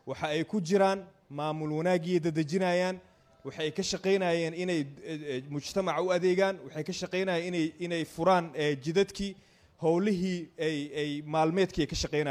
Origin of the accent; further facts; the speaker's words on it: Mogadishu, Banaadir, Somalia; waxaan joognaa magaaladeena Muqdisho xaafadii aan ku dhalanay aan ku barbaarnay waxaan dareemaa inaan gurigeygi joogo 20 sanana waa ka maqnaa